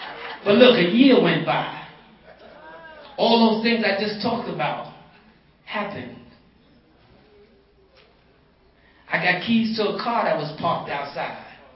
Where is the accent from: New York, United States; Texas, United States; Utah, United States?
New York, United States; I'm from New York.